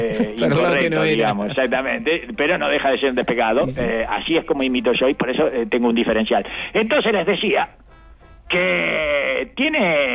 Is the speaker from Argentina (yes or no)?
yes; Argentina; ay, Punta del Este, si yo soy argentino, soy peronista.